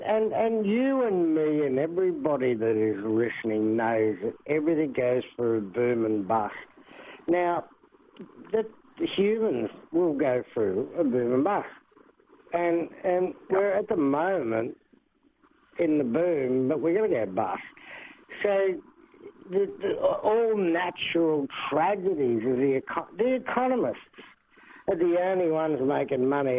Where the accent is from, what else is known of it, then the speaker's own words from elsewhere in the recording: Sydney, New South Wales, Australia; also born or lived in Queensland / Northern Territory; I'm from the bush. I was born in Sydney, but at 17 I moved out and never moved back. And then Queensland, Northern Territory